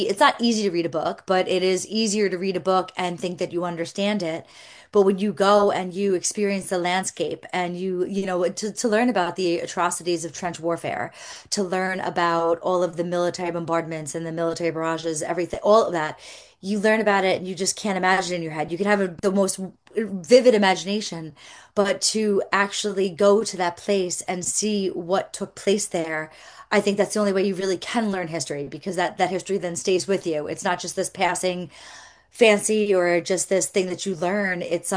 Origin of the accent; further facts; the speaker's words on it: United States; I'm very conscious of the fact that I'm an American walking through a very European part of history until 1917.